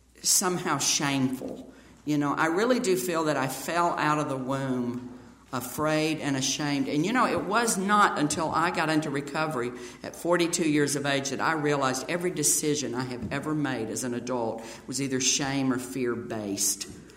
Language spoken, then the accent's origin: English; Deep South, United States; I grew up in the Deep South. I don't know what your first clue would be, but I grew up in the Deep South